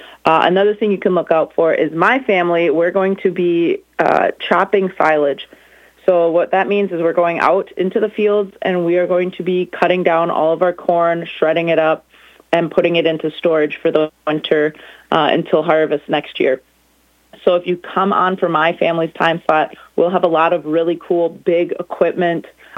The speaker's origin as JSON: {"language": "English", "region": "Wisconsin", "country": "United States", "said": "And, you know, even though we're all from Wisconsin, these farms are each different and unique in their own ways."}